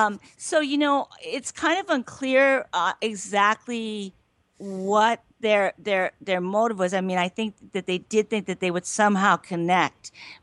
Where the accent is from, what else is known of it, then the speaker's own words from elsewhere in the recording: Douglas, Arizona, United States; And I do, when I go back to my hometown, and it has become really an extension of Al Prieta, we call it North AP, because in Douglas, I would say 92% of the people speak Spanish.